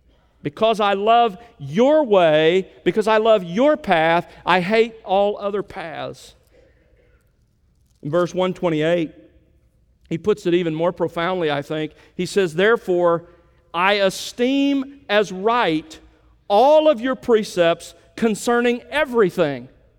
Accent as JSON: {"language": "English", "region": "Alabama", "country": "United States", "tie": "born or raised there", "said": "When I was growing up in South Alabama, I was the last of 10 kids, part of a large family"}